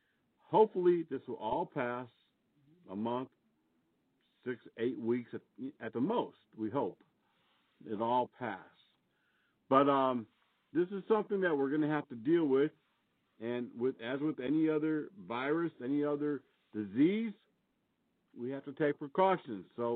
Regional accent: Connecticut, United States; I remember in the city that I lived in, it was a large manufacturing city that I grew up in Connecticut.

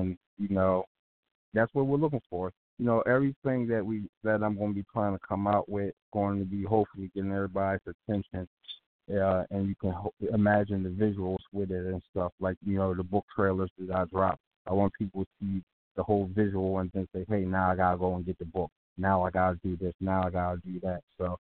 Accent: Sharon Hill, Pennsylvania, United States; from Philly, from my hometown, Sharon Hill.

